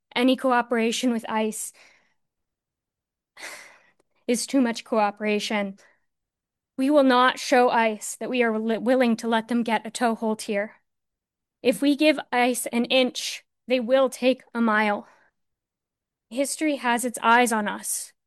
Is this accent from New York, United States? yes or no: yes; Corning, New York, United States; I'm from Corning. I'm a college student.